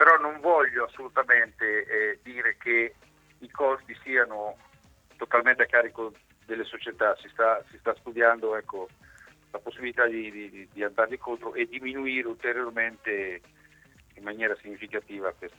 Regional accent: Ancona, Marche, Italy; accent: Anconetano; E se vuoi in anconetano, parlo in dialetto.

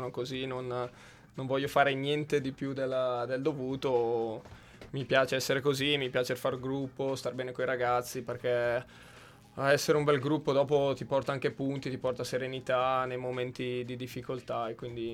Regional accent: Bergamo, Lombardy, Italy; però essendo bergamasco

